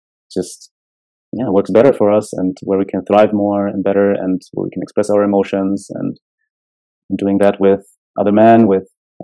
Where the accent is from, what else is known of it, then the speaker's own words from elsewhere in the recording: Berlin, Germany; I grew up in Germany, in Berlin. Mm. But my parents immigrated here from Poland about 40 years ago.